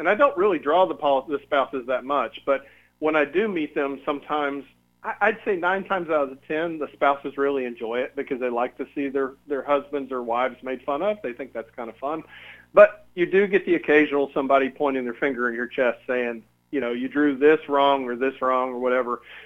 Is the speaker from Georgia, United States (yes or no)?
yes; Atlanta, Georgia, United States; I mean, I'm from Atlanta, so I'm from the South.